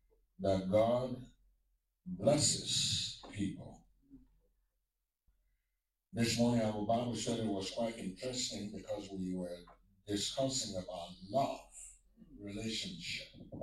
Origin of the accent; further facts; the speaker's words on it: Liberia; when I was growing up in Liberia, we used to go look for work.